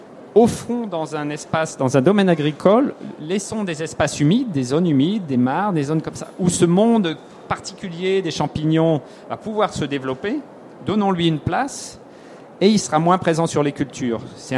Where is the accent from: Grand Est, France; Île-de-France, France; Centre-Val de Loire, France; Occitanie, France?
Grand Est, France; Enfin, chez moi, en Alsace, c'est les frênes